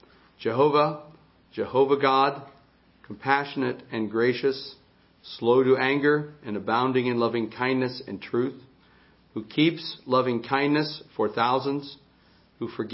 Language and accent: English; Colorado, United States; Now, as many of you know, I grew up in Colorado. I don't generally like to talk about myself.